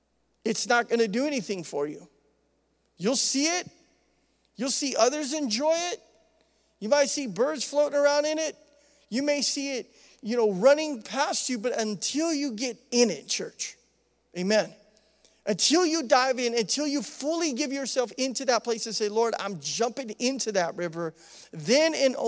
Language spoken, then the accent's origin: English; Idaho, United States; When I was a kid, you know, growing up in Idaho, we were very blessed to have lots of rivers.